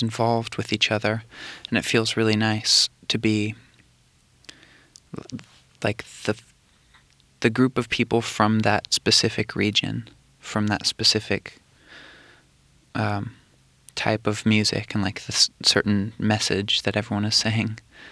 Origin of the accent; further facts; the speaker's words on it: Anacortes, Washington, United States; But I come from Washington State, a town called Anacortes, in the northwest of the United States, almost to Canada, really in the north, in the islands. And so, basically, I'm from there.